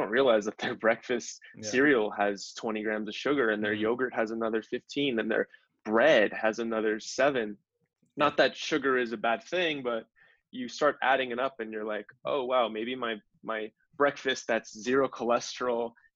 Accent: Atlanta, Georgia, United States; I mean, I grew up in Atlanta, Georgia.

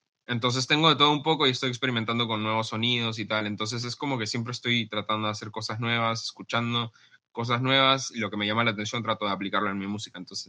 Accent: Chile; now in United States; Yo vengo de Chile, estoy viviendo en Estados Unidos ahora

